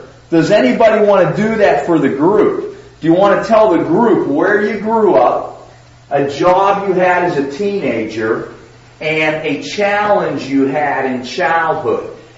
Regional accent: Pittsburgh, Pennsylvania, United States; You ask people where they grew up, like I grew up in Pittsburgh, you guys all know that.

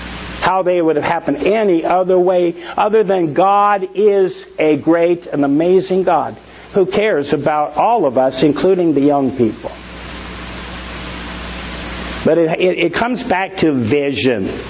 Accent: Oregon, United States; Now, actually, I'm from Oregon, so I like it.

